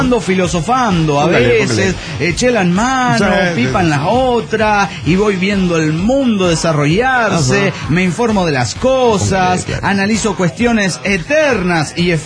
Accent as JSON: {"language": "Spanish", "town": "Tultitlán", "region": "State of Mexico", "country": "Mexico", "said": "monitorista de Tutitlán, México."}